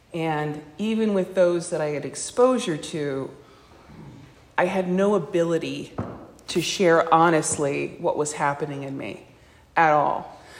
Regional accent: Aliso Viejo, California, United States; I am from Aliso Viejo. That is a 4.5-hour drive.

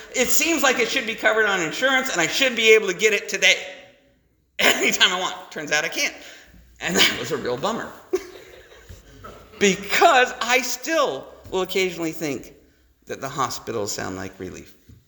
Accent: Provo, Utah, United States; born there; So, I was born in Provo, Utah. I come from Mormonism. We don't drink no matter what.

